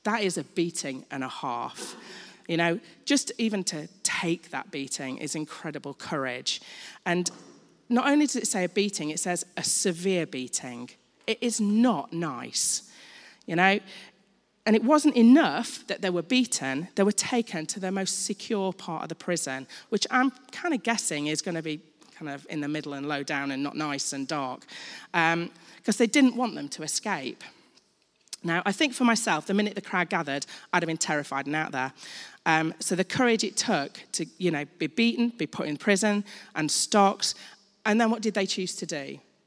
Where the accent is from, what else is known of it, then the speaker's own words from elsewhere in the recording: Chesterfield, East Midlands, United Kingdom; there was an earthquake in Chesterfield, my hometown, when I was about 18, so that's a long time ago.